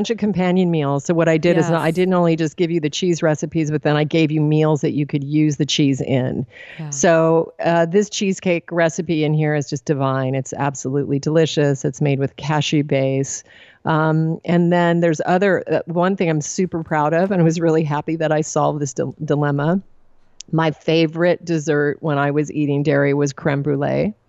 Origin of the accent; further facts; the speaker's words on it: Alaska, United States; I was the youngest of five kids. I already just said I was raised in Alaska